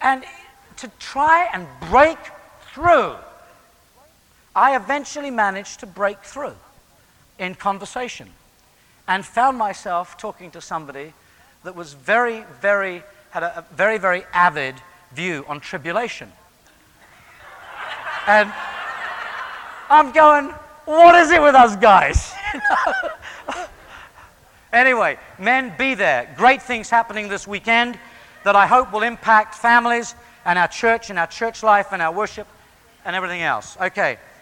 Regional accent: England, United Kingdom; now in United States; When I came from England to this country, I was just, I was amazed at the activities that went on in American churches.

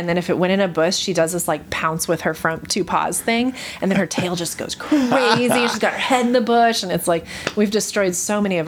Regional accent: Florida, United States; so I grew up in Florida as well, and we used to like attach them to our earlobes

